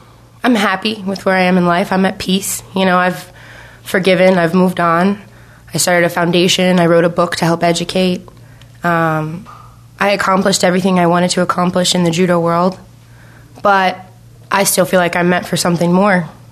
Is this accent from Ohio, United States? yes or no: yes; Ohio, United States; It was in Indiana. I grew up in Ohio.